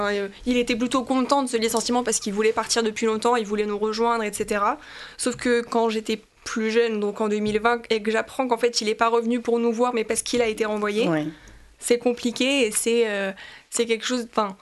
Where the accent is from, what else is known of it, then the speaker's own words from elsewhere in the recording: Normandy, France; also born or lived in Paris; Moi, je suis née à Paris et durant ma scolarité, j'ai déménagé en Normandie avec mes deux parents. Je suis lycéenne, j'ai 17 ans. Et donc, voilà, je divague entre Paris et la Normandie parce que du coup, j'ai de la famille à Paris.